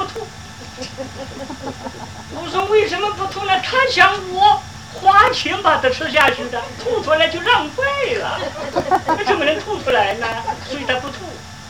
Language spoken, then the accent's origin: Chinese; Yangzhou, Jiangsu, China; accent: Yangzhou; 那我们扬州话叫舌头，